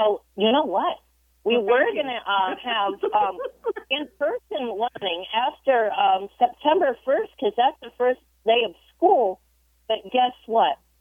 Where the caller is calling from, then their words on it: Everett, Michigan, United States; I'm actually calling from about 2,000 miles east from Vancouver. I'm actually calling from a small town called Everett, Michigan.